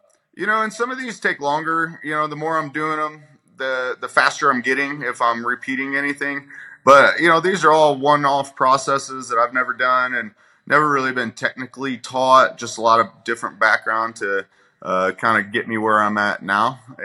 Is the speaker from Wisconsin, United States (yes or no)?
no; Illinois, United States; now in Gunnison, United States; Originally Southern Illinois, not too far from St. Louis there. Now I've been in Gunnison, Colorado, or Gunnison Valley, for about 12 years.